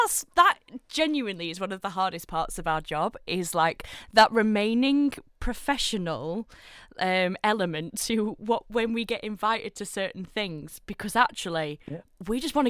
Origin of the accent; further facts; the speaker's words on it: Sheffield, Yorkshire and the Humber, United Kingdom; I'm from Sheffield, Chris.